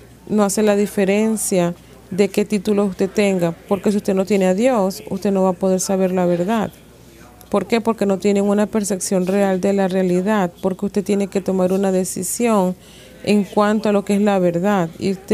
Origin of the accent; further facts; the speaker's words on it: Tuskegee, Alabama, United States; born there; Como yo nací en Tuskegee, mi mamá me llevaba a la iglesia